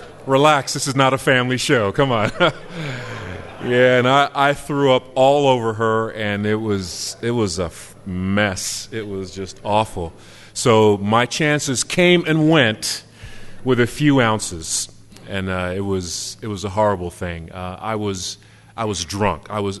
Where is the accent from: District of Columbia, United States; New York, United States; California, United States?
District of Columbia, United States; Washington; also born or lived in Maryland; I grew up in the Washington, D.C. area, and then we moved around a little bit and ended up in the Maryland area where I went to high school and then later college.